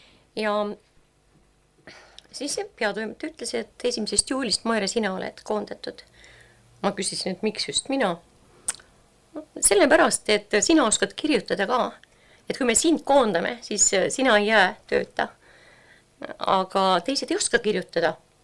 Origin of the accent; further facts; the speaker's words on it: Tartu, Tartu County, Estonia; Soome keelt ma ei osanud absoluutselt, noh, mina, kes ma olen Tartust pärit.